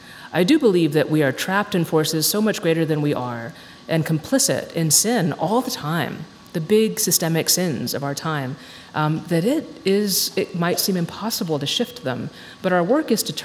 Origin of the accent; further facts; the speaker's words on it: Texas, United States; and I grew up in Texas